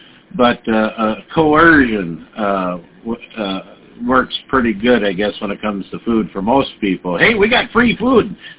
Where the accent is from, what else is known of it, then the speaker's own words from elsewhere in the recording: Minnesota, United States; I thought my accent would give it away. Minnesota. You know, like a little tiny soda, but a mini soda.